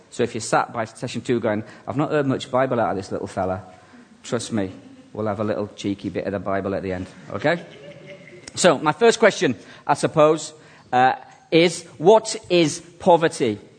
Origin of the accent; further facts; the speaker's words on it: Halifax, Yorkshire and the Humber, United Kingdom; also born or lived in Ireland; now in Scotland; I grew up in Halifax, actually. Grew up in Care in Halifax. I was actually born in Ireland. Spent most, about 10 years in Care in Halifax